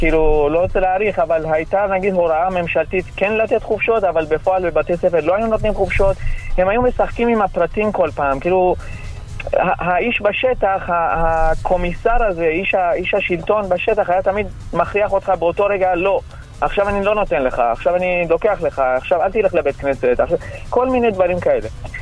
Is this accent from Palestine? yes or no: no; Iran; now in Israel; כי אני גדלתי באיראן כנער, כילד